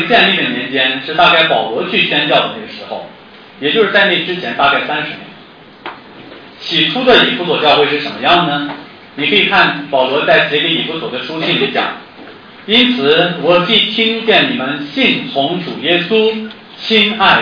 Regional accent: Northeast China, China; accent: Northeastern Mandarin; 我们东北话讲秃溜下去

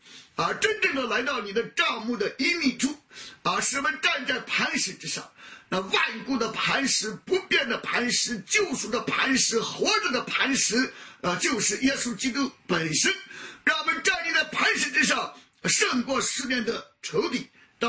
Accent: China; 我们中国人讲士可杀啊，不可辱啊。我小的时候，我母亲就教导我啊，虽然那时我们贫穷啊

